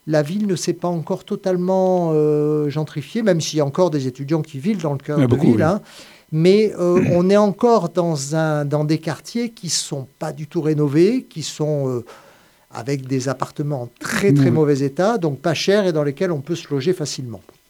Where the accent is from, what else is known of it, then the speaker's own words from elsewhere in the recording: Avignon, Provence-Alpes-Côte d'Azur, France; now in Montpellier, France; Alors j'ai grandi à Avignon, effectivement, et j'arrive à Montpellier en 1988.